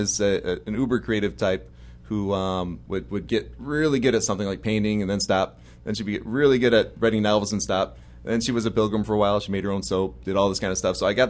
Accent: Williamston, Michigan, United States; moved away as an adult; now in North Carolina, United States; I grew up in Williamston, Michigan.

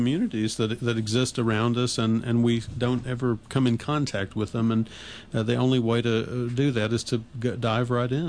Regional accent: Raleigh, North Carolina, United States; up until that point in Raleigh, North Carolina, in mm-hmm. my hometown, if a black person had their photograph on the front page of the newspaper

